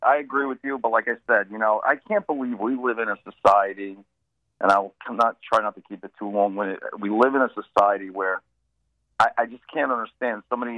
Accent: New Jersey, United States; Well, listen, I'm born and raised in New Jersey.

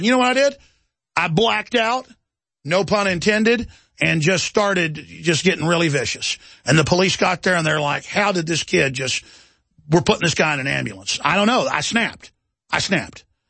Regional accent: Dallas, Texas, United States; I like the liberal culture and not getting in fights and being macho, because I grew up in Dallas, it used to be the murder capital of the U.S.

